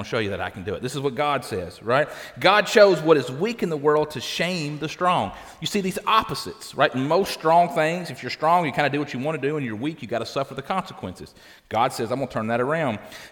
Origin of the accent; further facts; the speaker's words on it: Owen County, Kentucky, United States; I said, Owen County. They're like, where? They said, is that a place in Kentucky? I'm like, yes, it's a place in Kentucky, right?